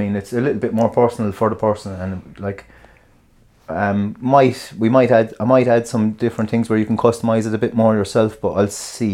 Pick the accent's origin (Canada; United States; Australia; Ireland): Ireland; I'm Irish, and just think of Italia 90 and you'll kind of, it'll all mesh very easy.